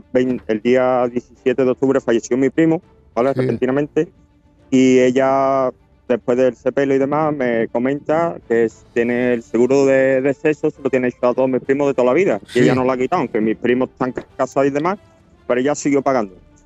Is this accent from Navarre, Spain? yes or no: no; Seville, Andalusia, Spain; Pero soy de Sevilla.